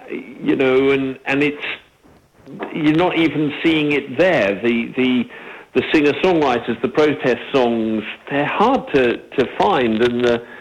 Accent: England, United Kingdom; growing up in England in the sort of 60s

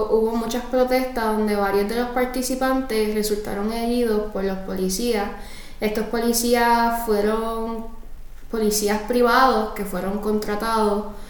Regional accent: Puerto Rico; Nosotros somos de Puerto Rico, que es la isla más pequeña de las Antillas Mayores en el Caribe.

